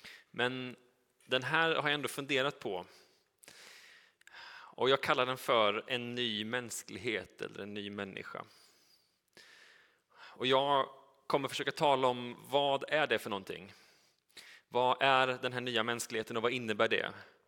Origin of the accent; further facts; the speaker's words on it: Uddevalla, Västra Götaland County, Sweden; Men Uddevalla där jag är uppvuxen är ju en plats som fortfarande ligger mig varmt om hjärtat.